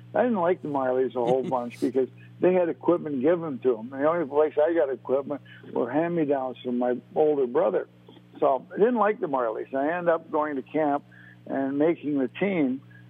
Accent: Toronto, Ontario, Canada; I grew up in Toronto.

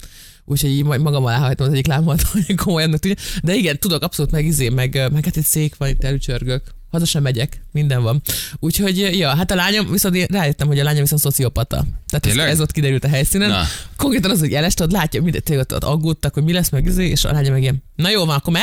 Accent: Szabolcs-Szatmár-Bereg, Hungary; Én Szabolcsi vagyok, tudod, hogy mi nem tudunk ilyet csinálni.

